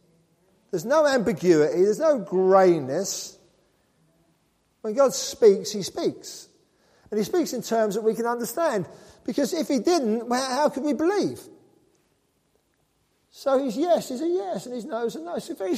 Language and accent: English; England, United Kingdom; I didn't say anything, I'm English.